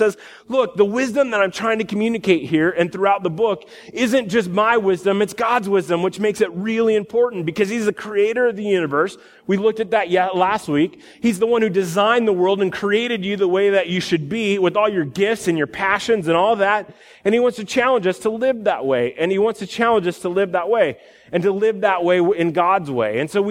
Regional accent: Iowa, United States; I grew up in the Midwest.

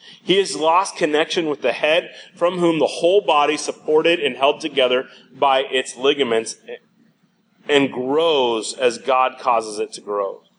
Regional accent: Sioux Center, Iowa, United States; I grew up in Sioux Center, Iowa, and we had this recess club.

